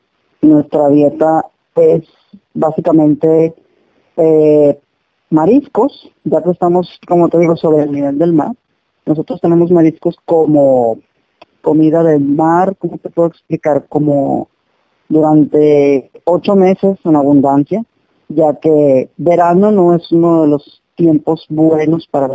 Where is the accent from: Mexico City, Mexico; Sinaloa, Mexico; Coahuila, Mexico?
Sinaloa, Mexico; Los Mochis; nosotros los Mochis no tenemos un clima de 4 estaciones. No es un clima otoño, invierno, verano, primavera. No existe eso. Nosotros tenemos Muchísimo, muchísimo, muchísimo calor